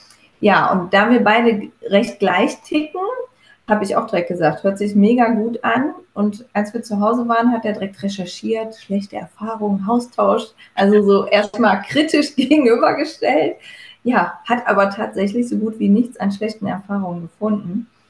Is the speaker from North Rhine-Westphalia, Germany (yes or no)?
yes; Gummersbach, North Rhine-Westphalia, Germany; wir kommen aus dem schönen Gummersbach im Bergischen Land und ich lebe hier mit meinem Mann und unseren drei Söhnen